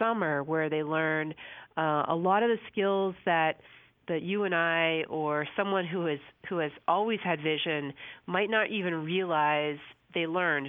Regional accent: California, United States; also born or lived in San Diego, United States / Oregon; now in Massachusetts, United States; Well, I grew up in Southern California

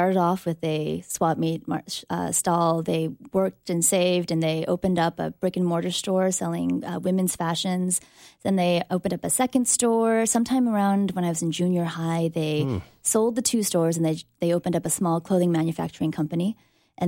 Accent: Cypress, California, United States; Meanwhile, we grew up in Orange County. So lived in Cypress, and I graduated from Cypress High School, that just up the road, up the 5 and 405 a little bit.

